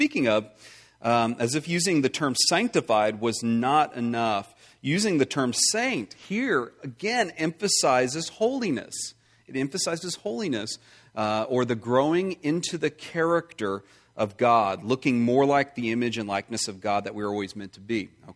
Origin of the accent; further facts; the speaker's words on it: Texas, United States; It's not because I'm even more pretentious because I'm also a Texan.